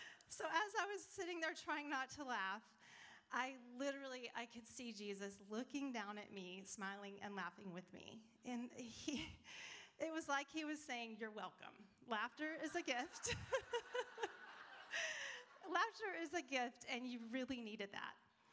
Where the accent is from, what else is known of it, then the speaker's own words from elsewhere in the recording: Lubbock, Texas, United States; I grew up in Lubbock, Texas, and my family was dysfunctional, and we had an alcoholic father.